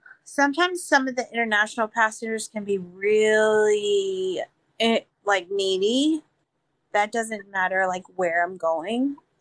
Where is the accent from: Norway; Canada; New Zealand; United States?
United States; the South; Like, I am from the South, and I do like some of Florida.